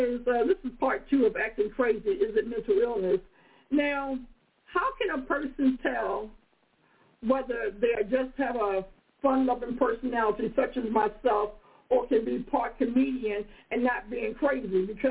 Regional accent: Baltimore, Maryland, United States; I ain't never had no gout. I'm from Baltimore. That's all we do is eat seafood.

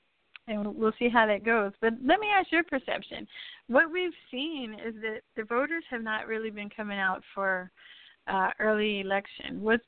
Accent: El Paso, Texas, United States; in my hometown of El Paso, Texas

